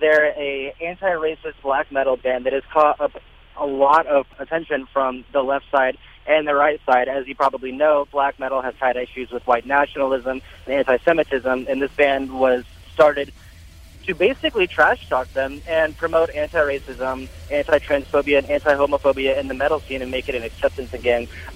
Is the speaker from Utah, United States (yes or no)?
no; Chicago, Illinois, United States; I'm from Chicago